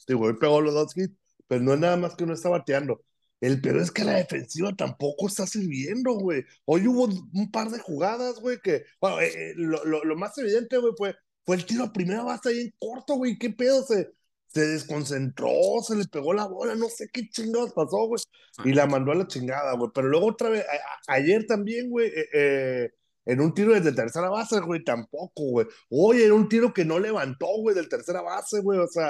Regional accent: Mexico; No sé por qué lo estoy pensando como mexicano, güey.

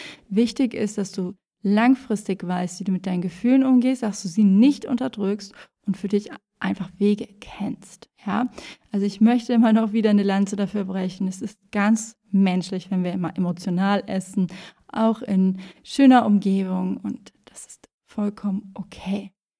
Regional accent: Fehmarn, Schleswig-Holstein, Germany; Ich war in meiner Heimat, auf der wunderschönen Insel Fehmarn

